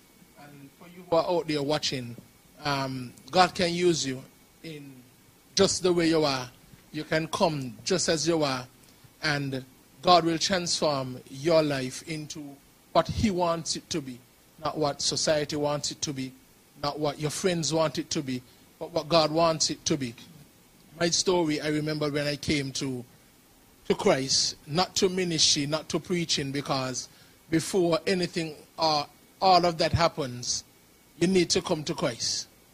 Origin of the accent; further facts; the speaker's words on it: Nevis, St. Kitts & Nevis; I hail from the United Nations of Nevis, beautiful island.